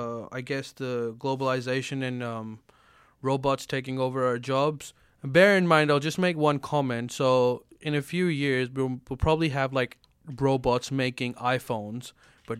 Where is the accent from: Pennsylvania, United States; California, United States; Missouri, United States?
Pennsylvania, United States; Upper Makefield; I'm from Upper Makefield, Pennsylvania. I went to school in Boston, Cambridge, and spent lots of time in New York City, so that's where my bias comes from.